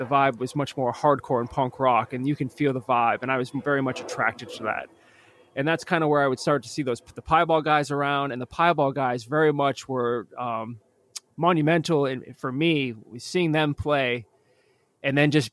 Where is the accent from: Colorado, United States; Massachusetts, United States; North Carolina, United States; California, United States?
Massachusetts, United States; Methuen; born there; I was born in Methuen, Massachusetts.